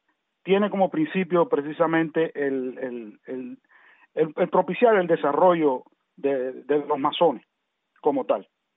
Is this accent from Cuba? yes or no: yes; Santiago de Cuba, Cuba; Soy de Santiago de Cuba, la misma ciudad de Santiago de Cuba.